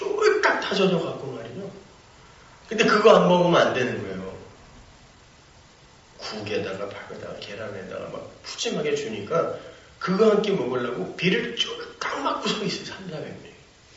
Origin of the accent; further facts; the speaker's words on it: South Chungcheong, South Korea; 저희 그 아산만 있는 데가 제 고향인데